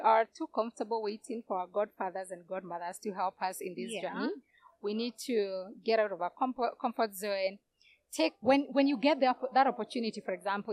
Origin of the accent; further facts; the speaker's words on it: Kenya; And then this, I would say, is of my experience as Kenyan.